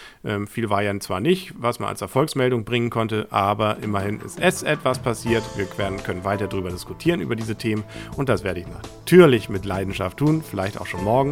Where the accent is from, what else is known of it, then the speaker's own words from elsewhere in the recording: Kiel, Schleswig-Holstein, Germany; Als Kieler kann man da ja immer so ein bisschen zweischneidig sein.